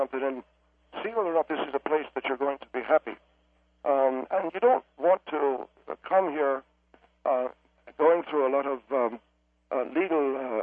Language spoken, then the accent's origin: English; County Meath, Ireland; moved away as an adult; now in United States; I'm an immigrant myself. I'm from the Republic of Ireland. I was born in County Meath. I came here at a time when the economy in Ireland was not as good as it is today